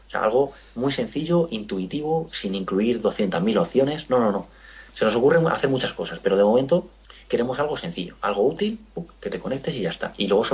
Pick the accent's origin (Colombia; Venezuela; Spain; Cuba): Spain; Toledo, Castilla-La Mancha; porque yo soy de Toledo, entonces pues es un museo cercano.